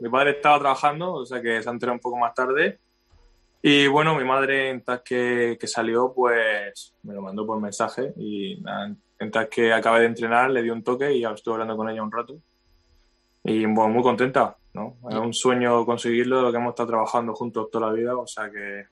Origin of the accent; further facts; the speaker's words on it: Region of Murcia, Spain; Cartagena, podemos decir, pero vengo a un pueblo, Santana, y La Palma, que he vivido en esos dos pueblos toda mi vida.